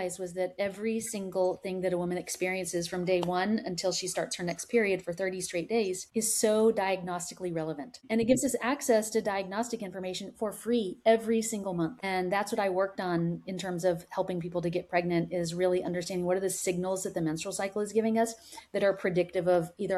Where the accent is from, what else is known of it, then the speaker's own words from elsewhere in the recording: Arlington, Texas, United States; also born or lived in Dallas; So I grew up in Central Texas in Dallas and Arlington, and I was a competitive gymnast